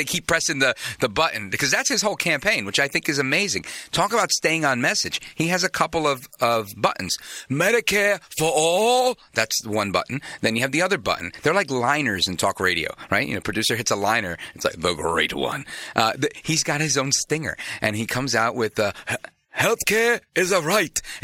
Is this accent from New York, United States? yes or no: yes; Brooklyn, New York, United States; born there; now in New Jersey, United States; I was born in Brooklyn, moved across the river into Jersey.